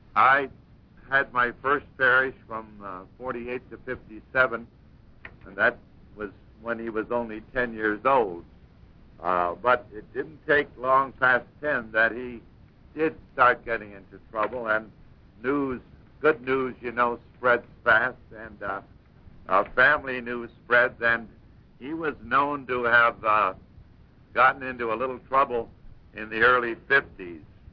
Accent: Streator, Illinois, United States; He was born in my hometown of Streeter, Illinois, which is about 60 miles southwest of Joliet

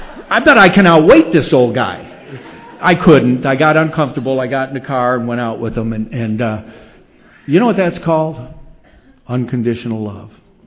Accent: New York, United States; I'm some Italian from New York in this meeting

